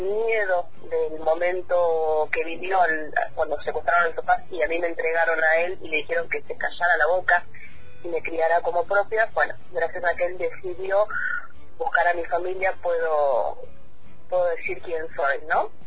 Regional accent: Bahía Blanca, Buenos Aires Province, Argentina; born there; also born or lived in Cutral Có; nací en Bahía Blanca en octubre de 1975, vivía con mi papá, mi mamá

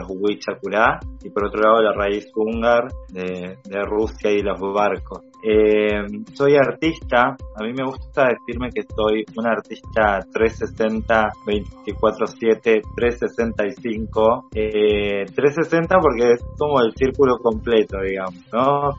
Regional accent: Neuquén, Argentina; del territorio de puelmapu, en Neuquén.

